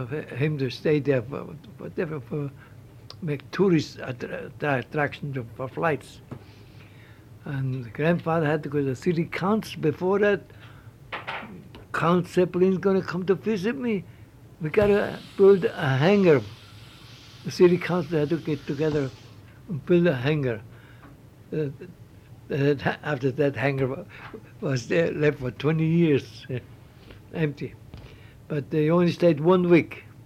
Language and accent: English; Switzerland; moved away; the first thing the lady said when she heard I'm from Switzerland